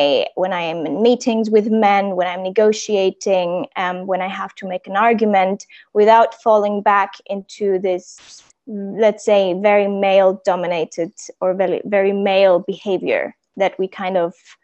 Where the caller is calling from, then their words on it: Greece; I'm tuning in from Greece.